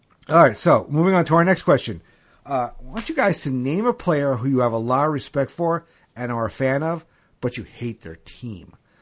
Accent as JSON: {"language": "English", "region": "New York", "country": "United States", "said": "I'm from New York. Didn't grow up watching a lot of basketball because my dad's not into it."}